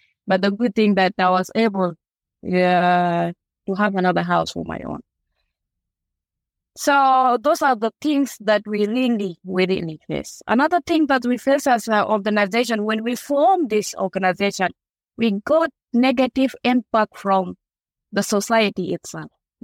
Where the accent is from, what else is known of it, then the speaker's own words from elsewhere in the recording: South Sudan; English is a second language; I'm from South Sudan.